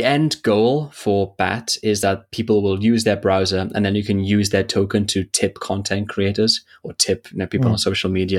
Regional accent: South Korea; from South Korea

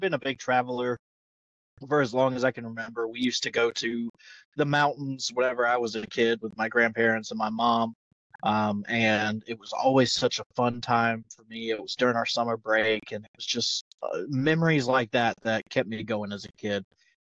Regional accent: Leland, North Carolina, United States; I am a Leland born and raised native, Leland, North Carolina, and which is about 15 minutes from Wilmington, North Carolina, 15 minutes from the coastline.

